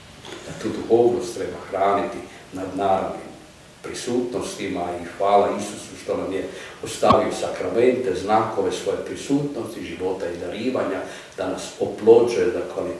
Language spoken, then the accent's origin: Croatian; Koprivnica, Koprivnica-Križevci County, Croatia; Služio vojsku u Koprivnici, mom rodnom gradu